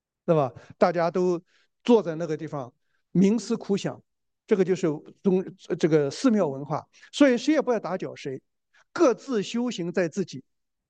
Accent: China; 那么我们中国人就是喜欢到哪里去哇啦哇啦哇啦，就拼命大声讲话，对吧？

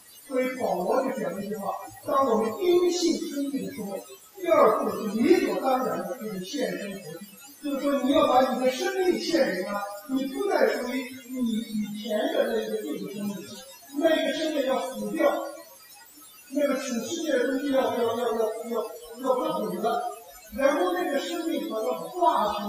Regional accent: China; 烧是表示毁灭，我们中国人一个字的代表

